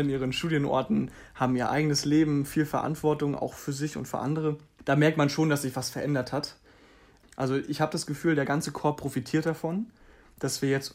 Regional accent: Schwerin, Mecklenburg-Vorpommern, Germany; moved away as an adult; Also wir kommen alle größtenteils aus Schwerin.

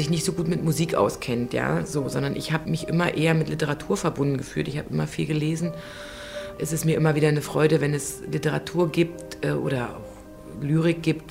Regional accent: Berlin, Germany; Also ich komme aus Ost-Berlin, ich bin geboren in Pankow und ich habe sozusagen bis zu meinem 15. Lebensjahr die DDR erlebt und dann eben auch die Wende schon in einem Alter erlebt, wo ich das sehr gut aufnehmen konnte

